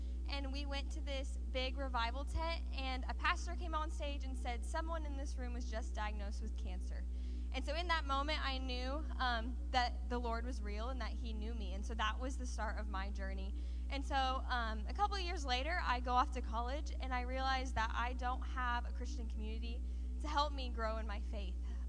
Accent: Illinois, United States; So I'm a psychology major. I just graduated in May, and I'm actually from Illinois.

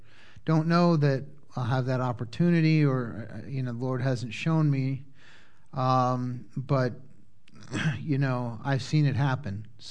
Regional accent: Massachusetts, United States; You know, growing up in Massachusetts as a boy, watching that and the Dukes of Hazzard was my understanding of this place and these people.

